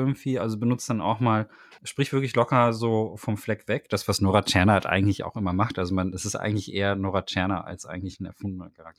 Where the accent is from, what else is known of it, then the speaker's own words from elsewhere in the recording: Germany; aber ich glaube, wir sind da als Deutsche aber auch ein bisschen befangen, als Leute, die in Deutschland leben.